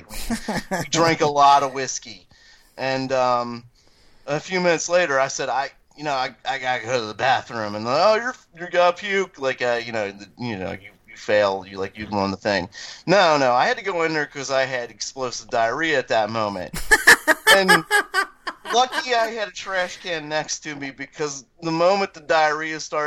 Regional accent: Cincinnati, Ohio, United States; I'm a Cincinnatian. We're heavily German here, so we also have to drink.

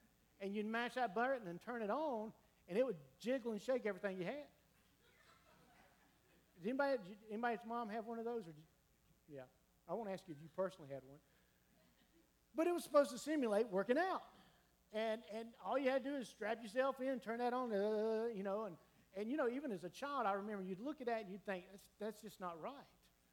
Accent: Vidalia, Georgia, United States; Stephanie and I, we grew up 30 miles apart. I grew up in Vidalia.

